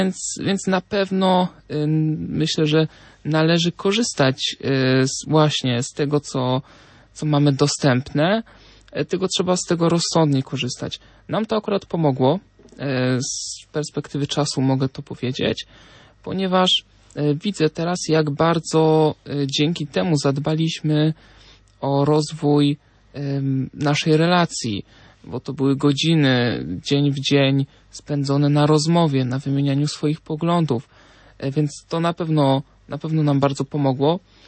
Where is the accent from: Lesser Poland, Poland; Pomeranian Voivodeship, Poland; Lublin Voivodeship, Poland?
Lesser Poland, Poland; Ja pochodzę z okolic Krakowa